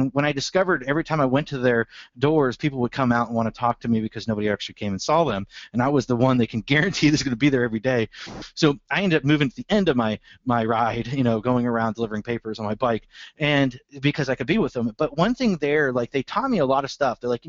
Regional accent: Youngstown, Ohio, United States; born there; I was born in Youngstown, Ohio, right outside of Youngstown, Ohio.

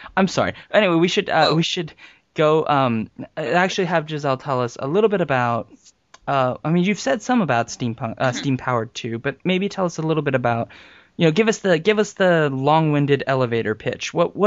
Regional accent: California, United States; now in Gainesville, United States; I'm originally from California, so you can imagine the culture shock.

